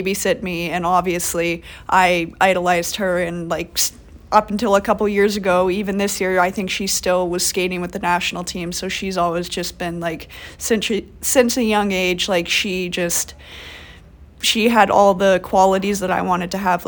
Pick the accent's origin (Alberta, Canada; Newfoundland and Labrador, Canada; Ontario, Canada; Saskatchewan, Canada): Alberta, Canada; St. Albert; growing up in St. Albert, my dad would build an outdoor rink in our backyard